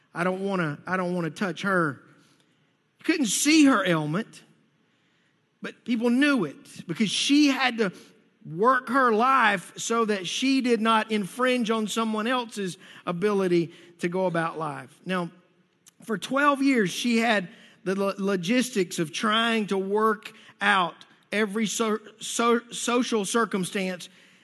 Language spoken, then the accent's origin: English; United States; These are all American ideas, and I'm American through and through.